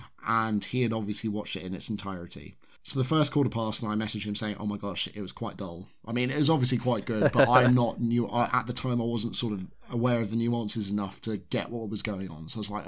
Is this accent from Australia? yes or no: no; United Kingdom; And as a as a Brit who loves a comeback